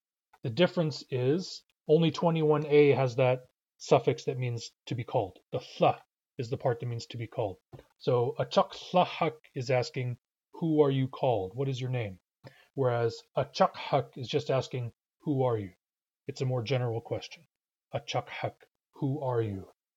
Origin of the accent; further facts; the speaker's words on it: Seattle, Washington, United States; I usually say Histakshitlah Si'ah, Histakshitlah Si'ah. I'm from Seattle. Sometimes I say Histakshitlah Pastinat. I'm from the United States.